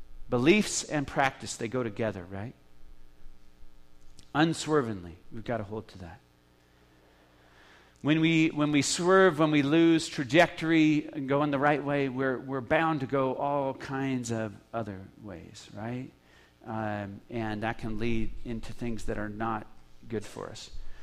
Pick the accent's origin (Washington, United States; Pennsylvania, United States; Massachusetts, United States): Washington, United States; Spokane; The church I grew up in Spokane